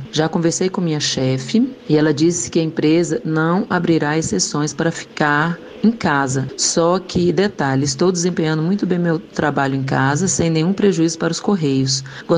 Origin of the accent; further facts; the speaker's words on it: Brasília, Federal District, Brazil; sou de Brasília, Distrito Federal.